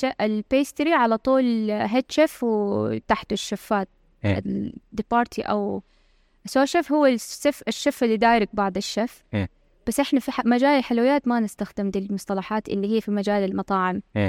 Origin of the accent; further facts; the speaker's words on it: Mecca, Makkah Province, Saudi Arabia; now in Riyadh, Saudi Arabia; طيب انا اول شيء انا من مكه، بداياتي انا ما احسبها ابدا انه من جده، احسبها من مكه